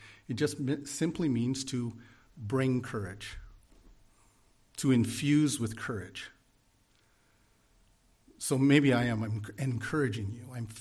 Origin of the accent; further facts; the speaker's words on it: Sarnia, Ontario, Canada; also born or lived in Niagara region; And, you know, I grew up in Sarnia, Ontario as a child, and later moved to the Niagara region.